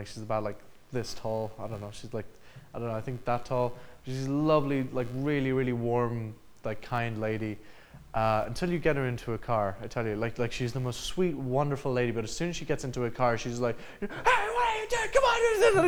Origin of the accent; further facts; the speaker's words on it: Portugal; Like, I grew up in Portugal.